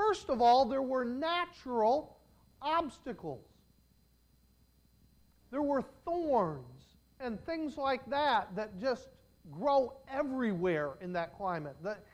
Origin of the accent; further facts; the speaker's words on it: New Jersey, United States; growing up in New Jersey is so different from some places. The very ground is different.